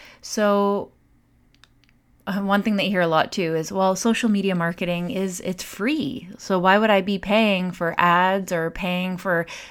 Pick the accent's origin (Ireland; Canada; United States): Canada; especially as a Canadian.